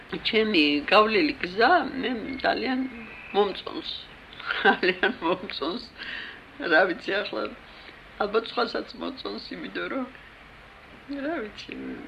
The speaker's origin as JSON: {"language": "Georgian", "region": "Tbilisi", "country": "Georgia", "said": "მე თბილისელი ვარ და ახლა უცბა თბილისში დავბრუნდი და მე ცხოვრობ სასტუმროში, ივერიაში."}